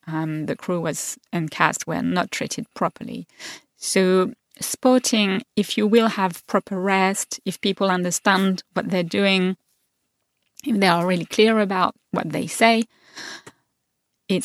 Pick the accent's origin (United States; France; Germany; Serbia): France; accent: French; English is a second language; And he heard my name, he heard my French accent, and started talking to me about France and all his memory.